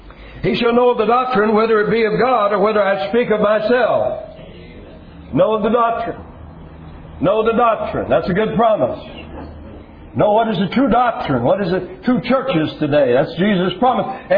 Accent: Lakeland, Florida, United States; near my hometown of Lakeland, Florida

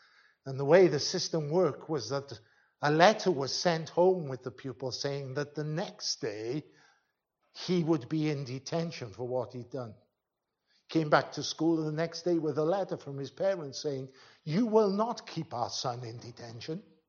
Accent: Tongwynlais, Wales, United Kingdom; I was brought up in Tongwynlais.

